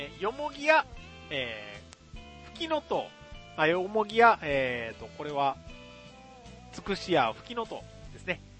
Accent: Yokohama, Kanagawa, Japan; 私は関東の横浜で育ったので

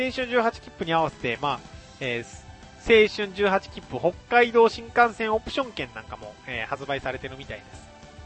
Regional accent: Kyoto, Japan; うちの地元の京都府北部の、日本三景、天の橋立まで来てくれたそうです。

